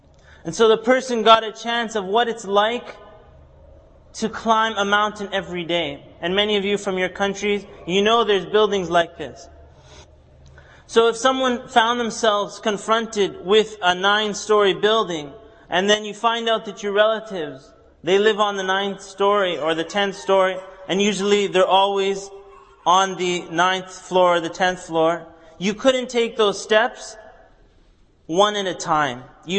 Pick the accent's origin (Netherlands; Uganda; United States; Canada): Canada; Where I grew up in Canada, we didn't have too many mountains. And in fact, when we would visit our home country of Egypt when we were young